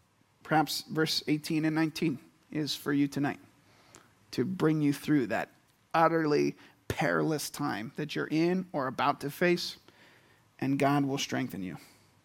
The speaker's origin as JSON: {"language": "English", "region": "Pennsylvania", "country": "United States", "said": "A white-tailed deer, I come from Pennsylvania. There's more white-tail than people."}